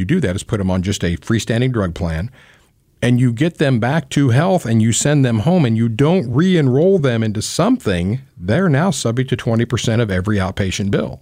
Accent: Missouri, United States; you know, I'm from Missouri.

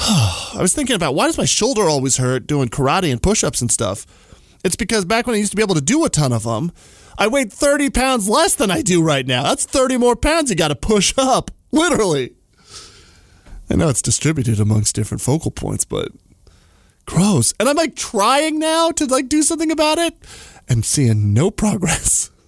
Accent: New Mexico, United States; I grew up in New Mexico. I go back and I have a fondness from my childhood that's obvious.

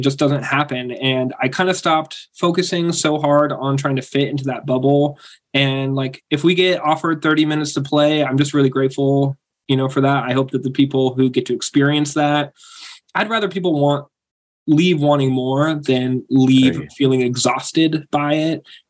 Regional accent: Aberdeen, Washington, United States; Originally, I'm from Aberdeen.

